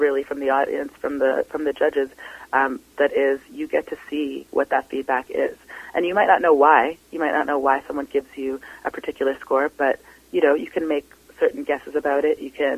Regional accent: Toronto, Ontario, Canada; now in Vancouver, Canada; when I came out here from Toronto

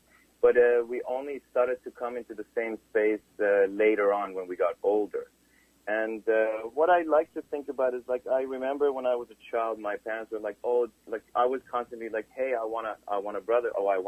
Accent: Iran; now in Canada; I was raised in Iran

